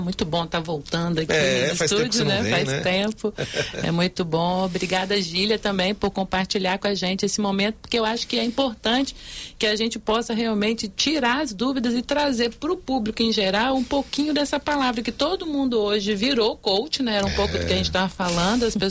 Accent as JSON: {"language": "Portuguese", "country": "Brazil", "said": "como nós brasileiros temos esse costume"}